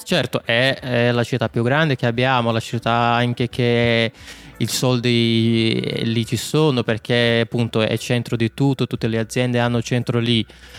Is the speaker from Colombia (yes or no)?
no; Rio de Janeiro, Brazil; Giusto, vengo da Rio de Janeiro.